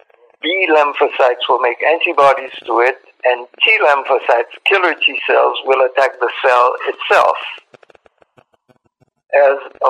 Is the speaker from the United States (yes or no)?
yes; Florida, United States; I am from Florida. I studied at the University of Florida